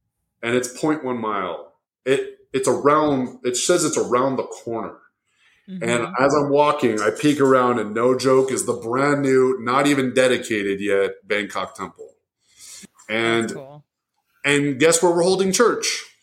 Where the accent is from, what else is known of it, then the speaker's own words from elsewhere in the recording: United States; I get a lot of attention because of like my stature, my tattoos, I'm American, you know